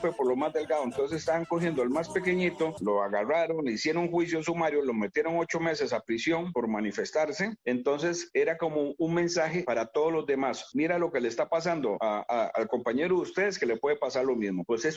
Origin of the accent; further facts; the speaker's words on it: Costa Rica; para que mi pueblo costarricense no sufra